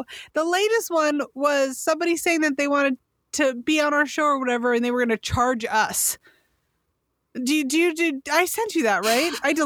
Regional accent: California, United States; I'm from California where the air is dry. We do not have this problem.

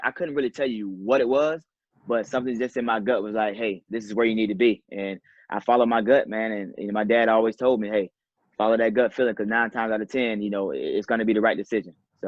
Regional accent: Florida, United States; You know, I wanted to stay home in Florida because I'm from Florida. I want to stay home, be around my family, because that's what I knew, right?

